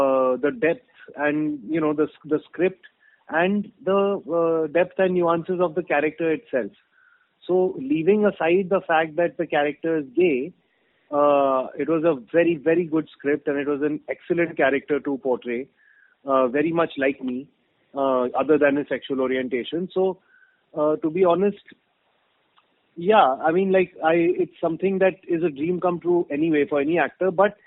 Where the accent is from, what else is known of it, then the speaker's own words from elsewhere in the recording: Delhi, India; also born or lived in London, United Kingdom / Bombay; I was brought up in Old Delhi initially for like the first 7-8 years of my life. And then I also lived in Bombay as a child with my family. Then I moved back to Delhi where I finished my schooling.